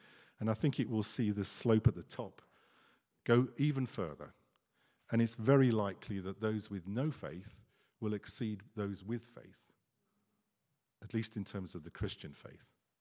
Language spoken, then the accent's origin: English; England, United Kingdom; But I'm an Englishman. And there aren't many of us left, but, you know, I'm an Englishman.